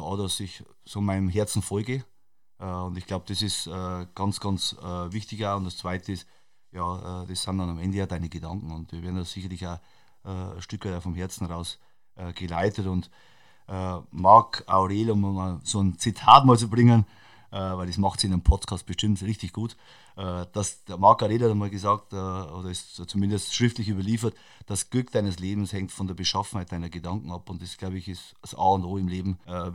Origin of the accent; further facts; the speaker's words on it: Bavaria, Germany; accent: Bavarian; natürlich fühlt man sich in der Heimat wohl, keine Frage, also verkenne meinen bayerischen Dialekt und den werde ich ja nicht verkennen